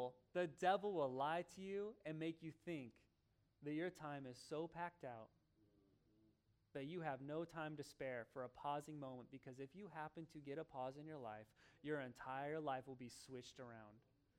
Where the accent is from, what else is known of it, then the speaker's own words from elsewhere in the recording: Oregon, United States; when I grew up in Oregon, and there was this thing called rain out there